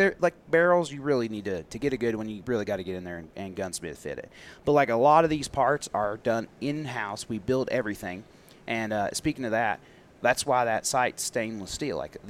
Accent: United States; I'm an American. I believe we went to the moon, okay?

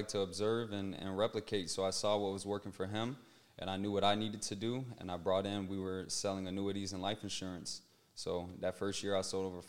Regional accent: Louisiana, United States; born there; Like I told you, I was born in Louisiana.

